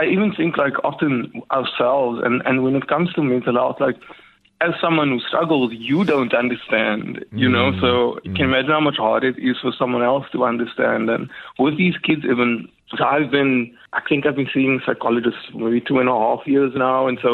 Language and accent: English; Clark Estate, Western Cape, South Africa; I grew up in Clark Estate, which is quite similar.